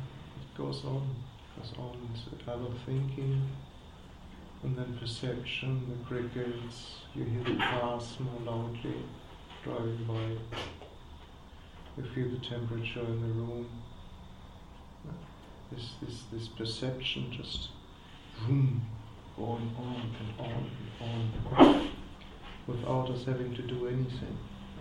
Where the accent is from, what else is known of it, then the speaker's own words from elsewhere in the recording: Germany; English is a second language; I grew up with bread in Germany.